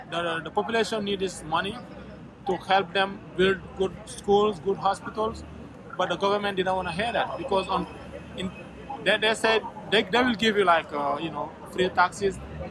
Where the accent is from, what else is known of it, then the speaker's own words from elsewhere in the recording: Senegal; now in United States; I'm from Senegal. I have been in the U.S. for 10 years.